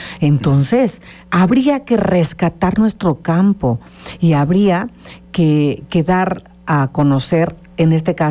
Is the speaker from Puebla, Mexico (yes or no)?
no; Morelos, Mexico; mi estado, de mi tierra de Zapata